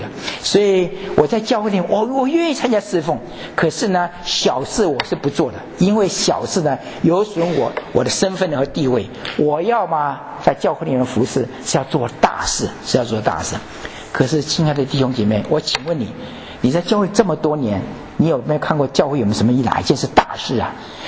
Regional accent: Taiwan; 我从台湾来

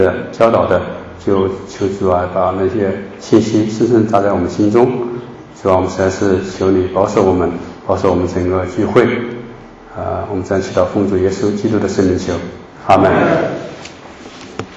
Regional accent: China; 我们中国人

